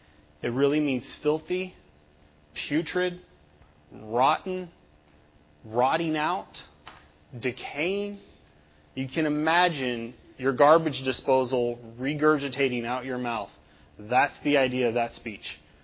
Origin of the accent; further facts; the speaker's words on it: the South, United States; Just because we're from the South, and we're generally a little bit nicer to each other.